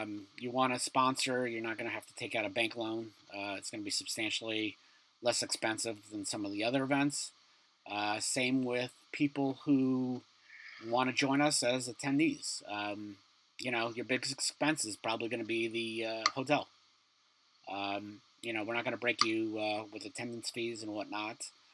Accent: Brooklyn, New York, United States; should I bring Brooklyn Lager because I'm from Brooklyn

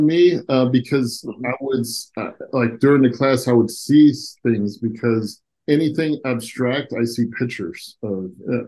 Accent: Kentucky, United States; Yeah, so I grew up in Kentucky.

